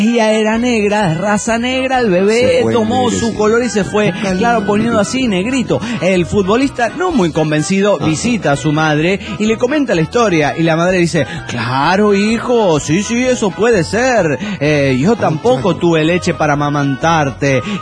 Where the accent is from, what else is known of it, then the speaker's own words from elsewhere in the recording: Coatzacoalcos, Veracruz, Mexico; de Coatzacoalcos.